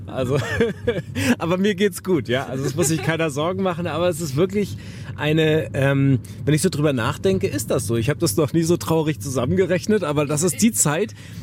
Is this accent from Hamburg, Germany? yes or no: no; Wuppertal, North Rhine-Westphalia, Germany; ich bin auch in Wuppertal groß geworden